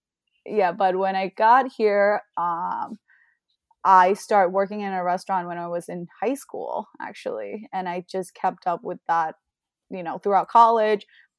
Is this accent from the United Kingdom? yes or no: no; Bangkok, Thailand; You know, like, so it was really fun growing up in Bangkok.